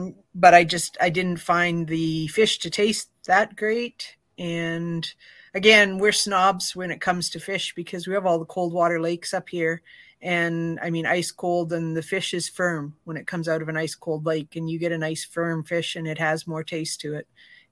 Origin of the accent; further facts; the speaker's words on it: Canada; As a Canadian, I have to go for steak